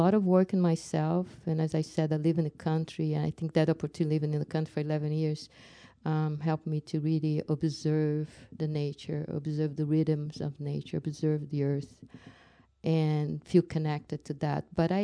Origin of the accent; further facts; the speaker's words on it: Brazil; English is a second language; now in Canada; And I'm from Brazil, and when I came to Canada, after a while, I thought to myself, I need to find people that speak my language.